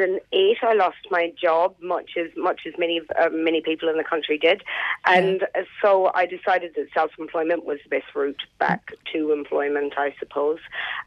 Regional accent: New Zealand; I'm a Kiwi

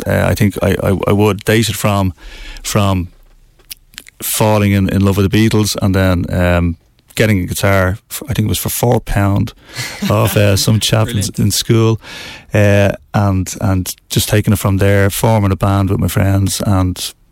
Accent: Dublin, Leinster, Ireland; Well, I'm from the north side of Dublin, from Cedarwood Road, specifically.

